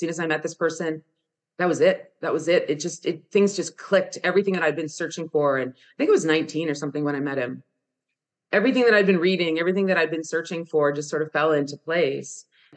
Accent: Canada; you know, I'm French Canadian. So they came over in the 1600s and stayed.

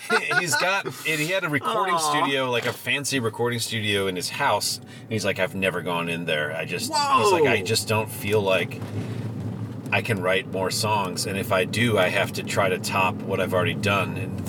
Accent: Milwaukee, Wisconsin, United States; I'm from Milwaukee originally, and I was in Milwaukee in my early 20s

